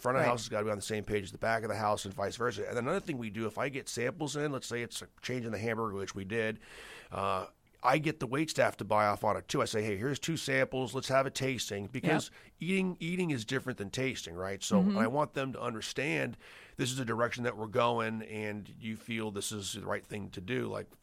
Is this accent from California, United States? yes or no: no; Missouri, United States; born there; You know, I was born in Missouri. We had a 120 acre farm there and all that was organic and as it should be, you know, that's 40 plus years ago.